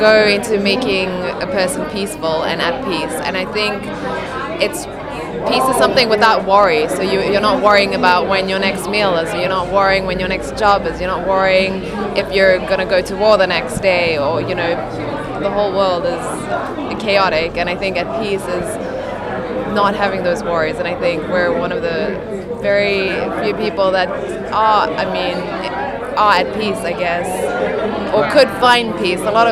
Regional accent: South Africa; I'm representing South Africa tonight. I'm hoping to bring one of these charity events back home to South Africa.

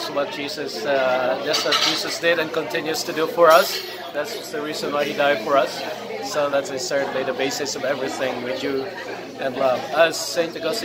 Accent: Philippines; now in New York, United States; I am from the Philippines originally. I'm here in New York as the permanent observer of the Holy See to the United Nations.

